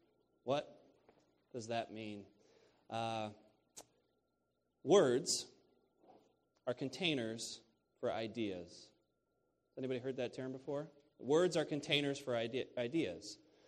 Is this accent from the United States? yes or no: yes; Illinois, United States; I'm from Illinois, and I'm sort of a transport into Michigan.